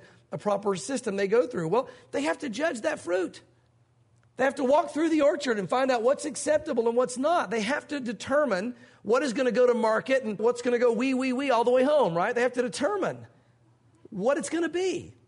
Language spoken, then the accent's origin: English; the South, United States; growing up in the South, growing up as a preacher's kid, growing up in a mainline denomination, being in church every week for all these years